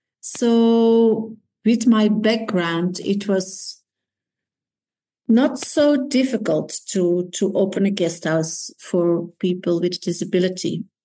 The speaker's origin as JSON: {"language": "English", "country": "Belgium", "moved": "as an adult", "lives_now": "South Africa", "said": "I'm from Belgium, and 3 years ago, November 2021, we moved, me and my son, so it's just the two of us, we moved to South Africa"}